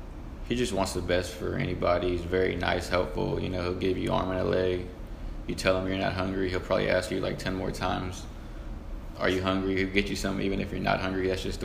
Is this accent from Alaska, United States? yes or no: no; Houston, Texas, United States; So I was born and raised in Houston. Lived in Northcliff till I was like 4 or 5, maybe.